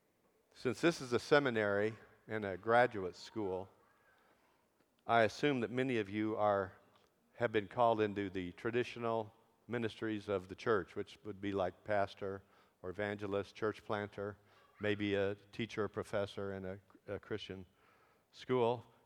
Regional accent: United States; And I'm from the United States, of course.

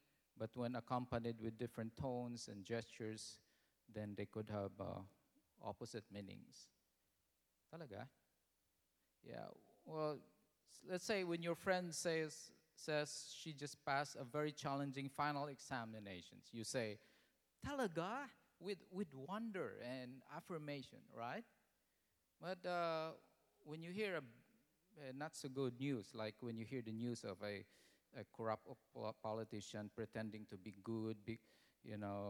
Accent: United States; from the U.S.

